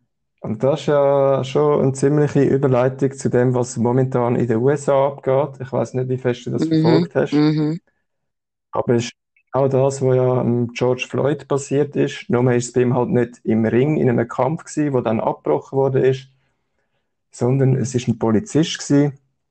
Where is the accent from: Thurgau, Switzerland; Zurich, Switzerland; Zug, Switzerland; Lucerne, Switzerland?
Zurich, Switzerland; Affoltern am Albis; born there; Ich bin in Affolter am Albis